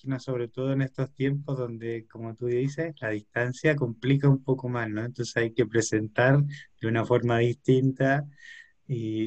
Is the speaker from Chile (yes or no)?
yes; Chile; Mira, nosotros, bueno, yo soy de Chile, ¿no? Tenemos un sistema educativo distinto.